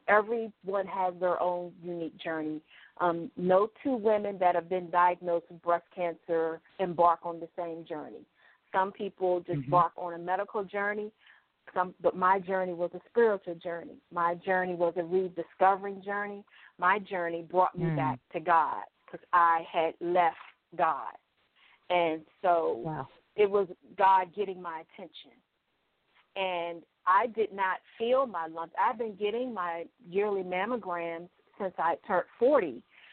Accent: Maryland, United States; also born or lived in Atlanta; I'm from St. Marys County, Maryland. I was living in Atlanta for 25 years, and I just relocated back to Maryland in June of this year.

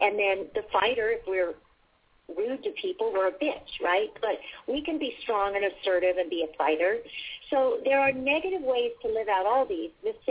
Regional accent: Ireland; I love horseback riding, and I'm from Ireland.

